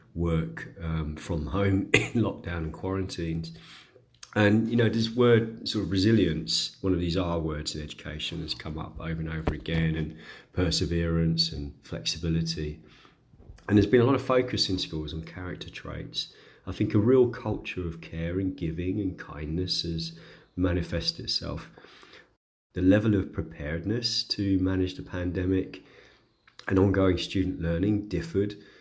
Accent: United Kingdom; now in Austria; I'm a British international education consultant based in Austria, Europe

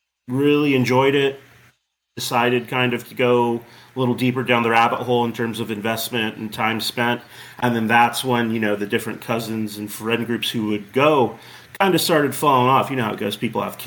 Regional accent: Corona, California, United States; I grew up in Corona, which is right next to Chino, where SC Village is located.

